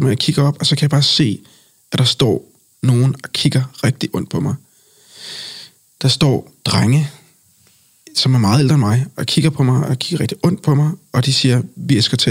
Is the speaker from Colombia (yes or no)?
yes; Colombia; now in Denmark; Colombia er mit land. Og jeg mener selvfølgelig, at jeg kommer fra Colombia.